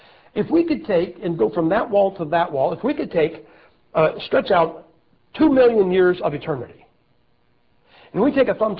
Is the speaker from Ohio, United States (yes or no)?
yes; Ohio, United States; Hey, guys, look, you can complain all you want that I'm from Ohio, who was the winning side.